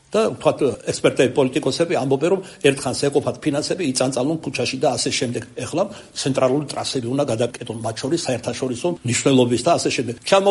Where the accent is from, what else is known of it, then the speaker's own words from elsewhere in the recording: Kartli, Georgia; მე ქართლელი ვარ და ქართულად გეტყვით.